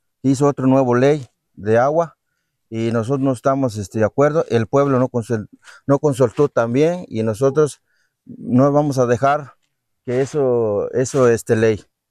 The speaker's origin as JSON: {"language": "Spanish", "town": "Zongolica", "region": "Veracruz", "country": "Mexico", "said": "Nosotros somos de Songolica, de la Sierra de Songolica, estado de Veracruz."}